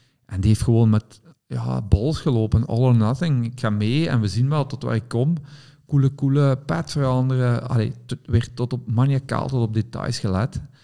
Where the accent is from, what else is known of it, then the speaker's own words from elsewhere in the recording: Belgium; hoe vaak dat wij koelen als Belgen